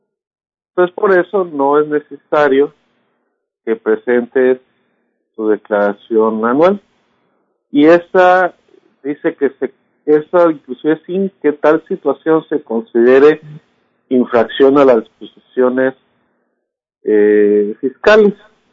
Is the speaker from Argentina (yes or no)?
no; Mexico; o como buenos mexicanos, día lunes, que se vence la presentación